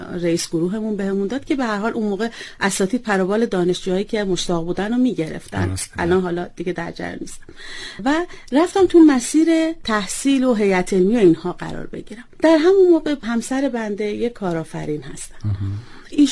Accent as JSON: {"language": "Persian", "town": "Tehran", "region": "Tehran Province", "country": "Iran", "tie": "born there", "said": "بنده متولد تهران هستم، سال 54 در یه خانواده نظامی به دنیا اومدم."}